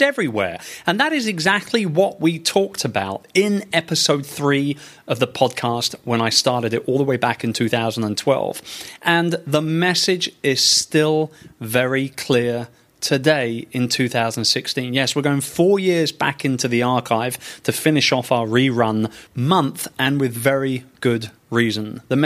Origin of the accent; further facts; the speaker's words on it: England, United Kingdom; Good God, you wouldn't believe I'm English after that.